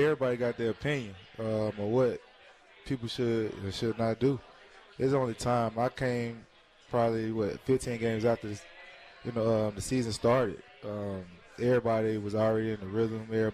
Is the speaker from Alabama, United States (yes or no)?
yes; Birmingham, Alabama, United States; I mean, I'm a small kid from Birmingham, Alabama. It fits everything about